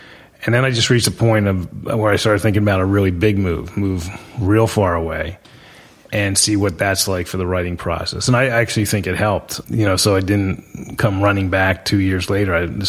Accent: Florida, United States; That was my story. I grew up in Florida. I wanted to be a writer.

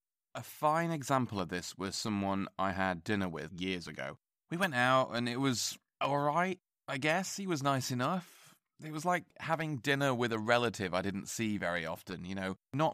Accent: England, United Kingdom; but I'm English.

